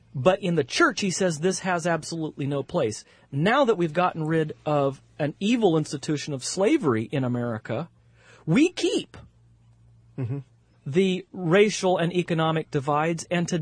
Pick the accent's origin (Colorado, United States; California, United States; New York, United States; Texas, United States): California, United States; Now, I came from California. This was odd to me, not that we don't have racism in California